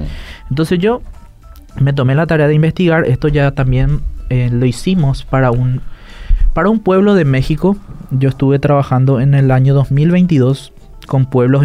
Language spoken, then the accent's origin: Spanish; Paraguay; first language Guaraní; nuestra lengua materna, que es el guaraní.